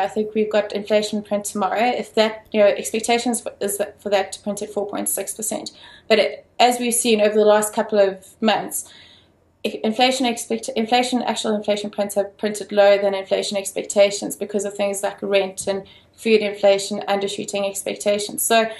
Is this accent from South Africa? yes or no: yes; South Africa; So I think as any South African listening to this today would want to have exactly the same sentiments that I have.